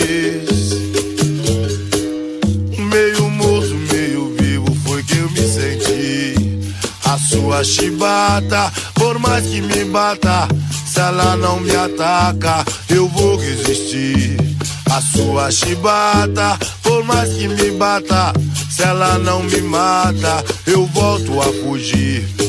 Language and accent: Portuguese; Taquaritinga, São Paulo, Brazil; born there; Nasci em Taquaritinga, cidade de São Paulo.